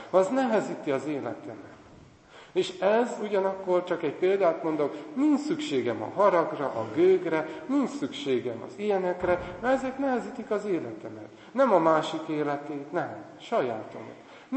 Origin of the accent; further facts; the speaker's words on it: Transylvania, Romania; Erdélyből származom én is, mint a Sándor atya is